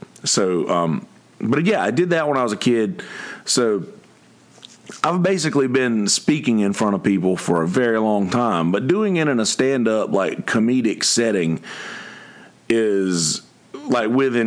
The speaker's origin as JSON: {"language": "English", "town": "Bennettsville", "region": "South Carolina", "country": "United States", "said": "So all of a sudden, I'm from the South and you hear these giant pipes coming around the corner. And back in the day, being a little redneck, you know, from Bennettsville, South Carolina, you hear pipes coming around the corner."}